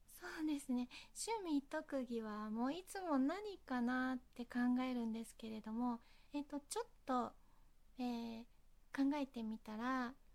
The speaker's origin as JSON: {"language": "Japanese", "region": "Fukuoka", "country": "Japan", "tie": "born or raised there", "said": "出身地は福岡です。はい、大体、多くを福岡で過ごしているので福岡が大好きです。"}